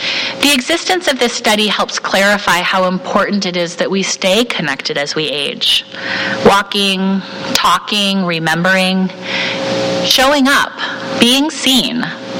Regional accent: Portland, Oregon, United States; a potentially groundbreaking study in my hometown of Portland, Oregon.

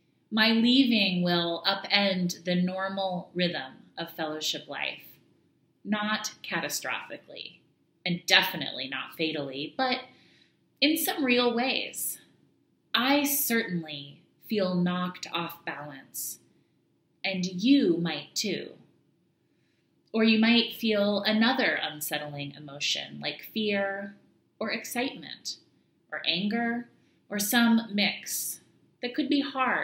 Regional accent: Portland, United States; My family is in Portland, it's my hometown, and my partner's next professional opportunity is there. This area has not been an easy place for us as a gay Black family.

